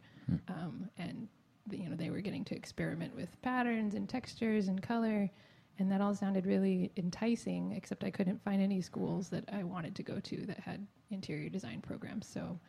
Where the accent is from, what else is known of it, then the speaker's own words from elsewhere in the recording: Portland, Oregon, United States; first language Mandarin; English is a second language; I grew up in Portland, Oregon, which is so white, and it remains so white.